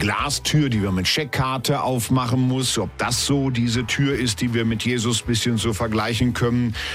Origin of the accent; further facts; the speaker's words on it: Emsbüren, Lower Saxony, Germany; Ich denke an Emsbüren, an meine Heimatgemeinde im Emsland.